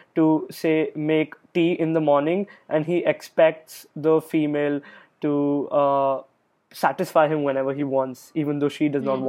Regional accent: Chandigarh, India; born there; also born or lived in Mumbai / Kolkata; I was born in Chandigarh, which is the capital of Punjab, since I'm a Punjabi. I lived there for 3 years. We shifted to Mumbai for 3 years. Then I lived in Kolkata for 8 years. And then I came back to Bombay.

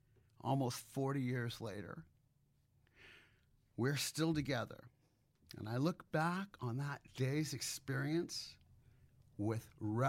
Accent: Los Angeles, California, United States; In Los Angeles.

